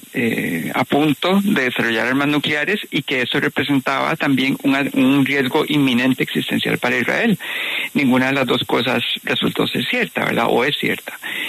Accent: Costa Rica; now in Porto, Portugal; Yo soy de Costa Rica, sí.

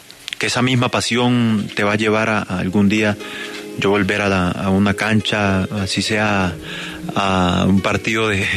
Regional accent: Chocó, Colombia; poder dedicárselo a mi tierra natal, Chocó.

